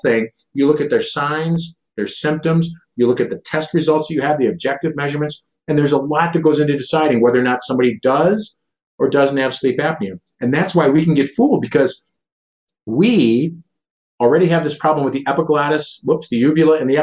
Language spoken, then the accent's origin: English; Midwest, United States; I'm sorry, I'm from the Midwest, and so are you. Our Midwestern diet, I need some more macaroni and cheese.